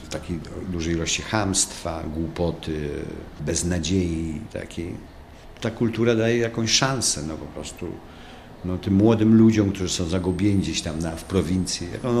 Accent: Lviv, Lviv Oblast, Ukraine; now in Paris, France; ja jestem tułaczem, bo jestem wyrzucony z Lwowa, mojego miasta rodzinnego, gdzie pokolenia moich przodków mieszkało.

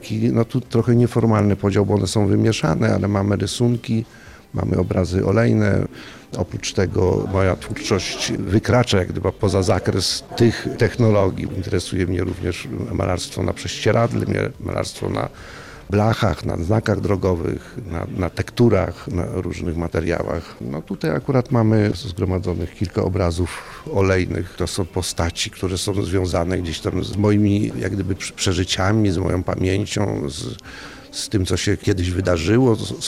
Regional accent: Gdańsk, Pomeranian Voivodeship, Poland; jestem artystą, malarzem z Gdańska

